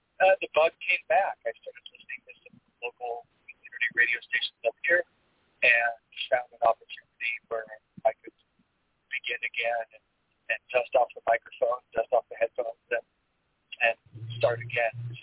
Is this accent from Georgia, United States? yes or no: no; Portland, Oregon, United States; I'm from the Portland area originally. And I did professional radio as well as some college radio in the Portland area.